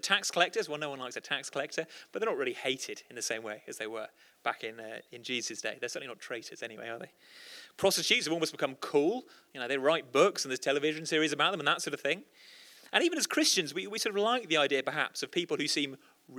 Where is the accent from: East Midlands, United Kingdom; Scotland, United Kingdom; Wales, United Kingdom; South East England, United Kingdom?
East Midlands, United Kingdom; Lincoln; I grew up in Lincoln, or my teens in Lincoln.